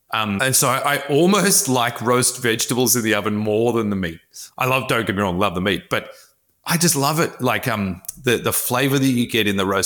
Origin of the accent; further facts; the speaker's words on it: Australia; I'm Australian, as you can tell by my glorious accent.